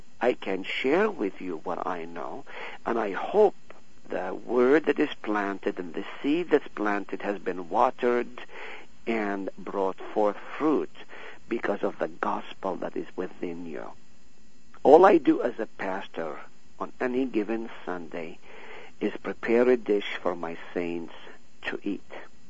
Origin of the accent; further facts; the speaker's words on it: Nazareth, Northern District, Israel; I grew up in Nazareth, the home of the Savior. I spent almost every weekend swimming in the Sea of Galilee.